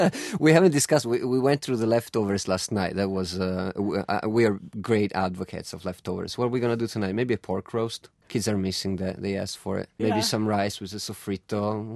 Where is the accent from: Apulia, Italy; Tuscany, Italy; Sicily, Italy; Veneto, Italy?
Tuscany, Italy; Florence; you know, I grew up in Florence. Florence is 350,000 people.